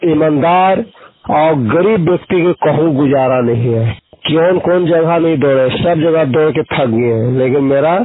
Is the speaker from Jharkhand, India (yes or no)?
yes; Rakodi, Jharkhand, India; Block Deoghar. और … मैं गांव राकोड़ी के रहने वाला हूँ।